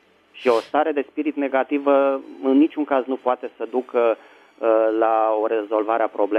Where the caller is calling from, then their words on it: Bucharest, Romania; din București.